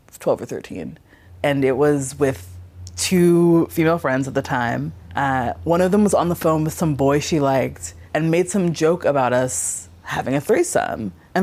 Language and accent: English; Wilmington, Delaware, United States; I'm 30 years old and I graduated high school in 2009. I grew up in Wilmington, Delaware.